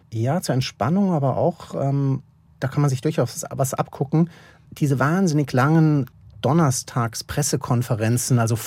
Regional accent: Freiburg, Baden-Württemberg, Germany; Genau, war bis zu meinem 19. Lebensjahr in Freiburg und es mag nach wie vor sehr diese Stadt, mehr die Ostseite, also die Schwarzwaldseite, obwohl ich aufgewachsen bin in Freiburg-Lehen. Das ist die Westseite, die mehr so zur Oberrheinebene geht.

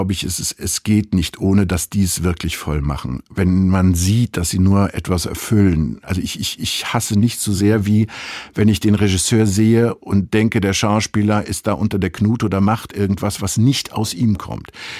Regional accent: Cologne, North Rhine-Westphalia, Germany; Naja, Köln ist meine Heimatstadt. In der Kölner Oper bin ich groß geworden.

